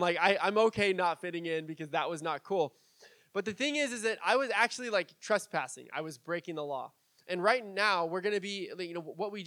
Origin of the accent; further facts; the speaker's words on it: San Diego, California, United States; You know, even though I grew up in San Diego, I liked the beach, but I didn't surf. The water was too cold in San Diego for me to surf